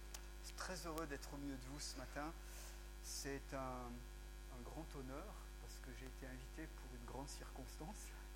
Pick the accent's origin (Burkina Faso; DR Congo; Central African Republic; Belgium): Central African Republic; Donc ça, c'était chez nous en Centrafrique.